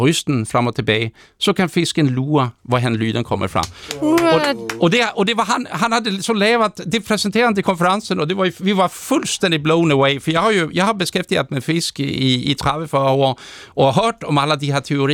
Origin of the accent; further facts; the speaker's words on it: Sweden; Danish is a second language; now in Denmark; Jeg er jo fra Sverige, og jeg kom til Danmark, det er faktisk 30 år siden nu